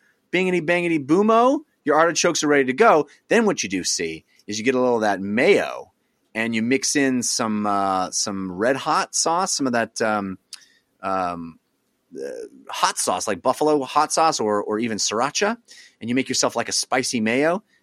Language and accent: English; California, United States; I grew up in the East Bay area in the 80s, in the late 80s, early 90s.